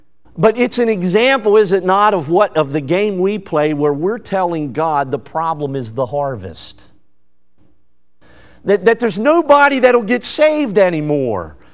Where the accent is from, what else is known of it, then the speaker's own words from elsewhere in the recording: Northeast, United States; We say something like this, and I'm more from the Northeast, or at least the beginning of it.